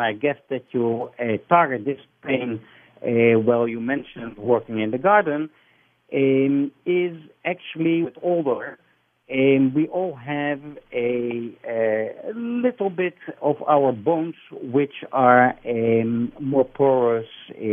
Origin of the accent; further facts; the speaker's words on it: Netherlands; moved away as an adult; now in Israel; And as I'm originating from Holland before I immigrated to Israel 20 years ago